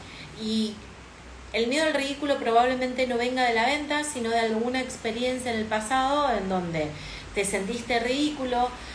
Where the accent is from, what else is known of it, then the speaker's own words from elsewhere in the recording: Rosario, Santa Fe, Argentina; yo soy de Rosario y al lado del río